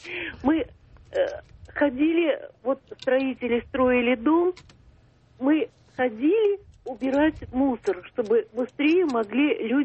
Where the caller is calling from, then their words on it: Moscow, Russia; Я звоню из Москвы.